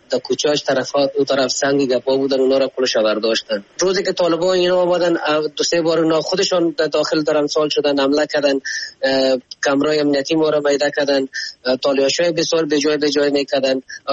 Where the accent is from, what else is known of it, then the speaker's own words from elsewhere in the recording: Afghanistan; ما خو افغان هستیم،